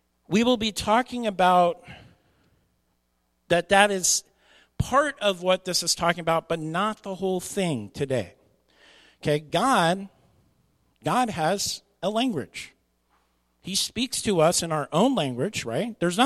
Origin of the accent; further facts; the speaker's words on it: Oxnard, California, United States; accent: California accent; But Californians, you know, I was a Californian. I was born in Oxnard, California. Yes, I actually admitted that. But I have a California accent.